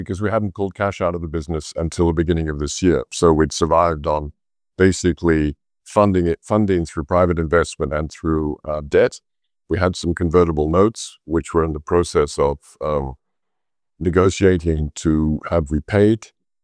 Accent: Australia; being an Australian

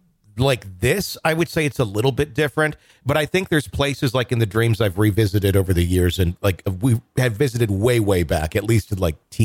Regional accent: Wisconsin, United States; now in Arkansas, United States; I live in Arkansas, in Northwest Arkansas now. I grew up in Wisconsin.

